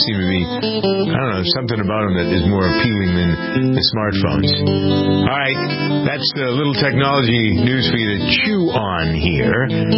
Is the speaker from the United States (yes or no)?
yes; Framingham, Massachusetts, United States; Bose is headquartered here in my hometown of Framingham.